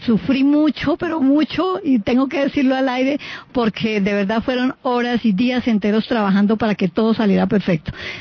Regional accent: Santander, Colombia; now in Bogotá, Colombia; soy santandereana, todo lo que me ha dado, amo Bogotá infinitamente, mis hijos nacieron acá

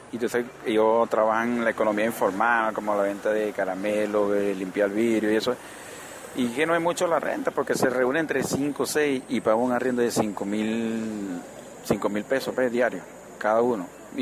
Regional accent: Venezuela; Yo como representante venezolano

